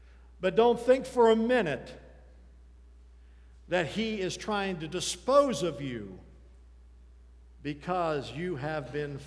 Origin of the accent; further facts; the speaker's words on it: West Virginia, United States; I was raised in Wirt County. I bleed orange and black.